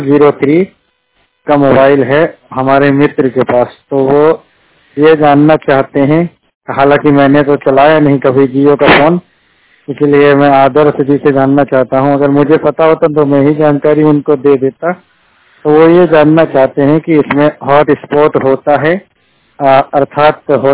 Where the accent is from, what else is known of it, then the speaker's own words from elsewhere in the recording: Lucknow, Uttar Pradesh, India; now in Barabanki, India; मैं लखनऊ का रहने वाला हूं और बाराबंकी में रह रहा हूं।